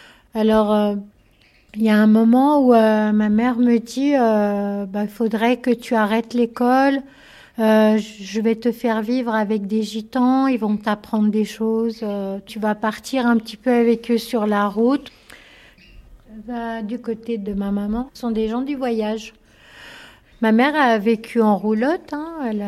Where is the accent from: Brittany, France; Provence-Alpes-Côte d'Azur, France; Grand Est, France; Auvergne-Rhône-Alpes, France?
Auvergne-Rhône-Alpes, France; Saint-Cassin; Je crois bien que j'ai 55 ans. Je suis originaire de la Savoie. Alors, j'ai pas été élevée par mes parents. J'ai grandi dans une ferme au-dessus de Chambéry, dans un petit village qui s'appelle Saint-Cassin.